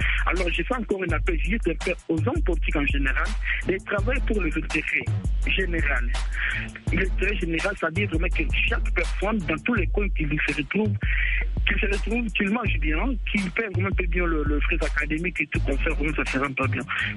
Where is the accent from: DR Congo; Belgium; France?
DR Congo; Tshikapa, Kasaï; moved away as an adult; now in Kinshasa, DR Congo; En fait, j'ai quitté Tchikapa pour venir ici à Kinshasa étudier.